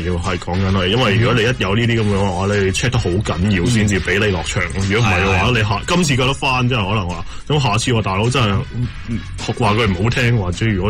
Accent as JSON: {"language": "Cantonese", "country": "China", "said": "其实应该我哋中国人先应该要攞翻个面噶嘛，我哋最讲面子嘅"}